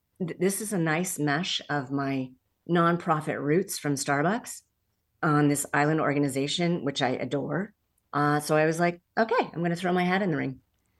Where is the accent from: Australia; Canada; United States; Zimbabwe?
Canada; it was my first American job. I'm Canadian.